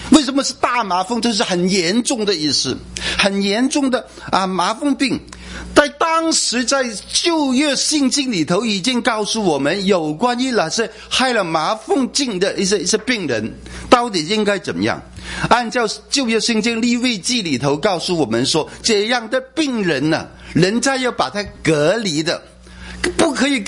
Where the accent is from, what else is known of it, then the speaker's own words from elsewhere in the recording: Hong Kong; also born or lived in Macau; 我是在澳门出生，在香港成长哈